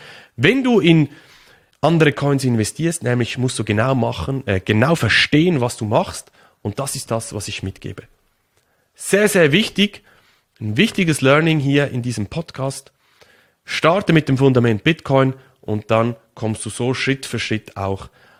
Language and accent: German; Switzerland; ich als Schweizer